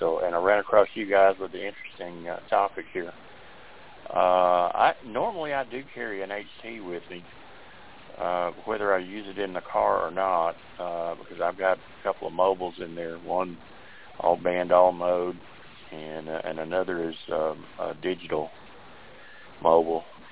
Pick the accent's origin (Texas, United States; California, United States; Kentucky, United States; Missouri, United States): Texas, United States; I'm from Texas, not terribly far from Dallas.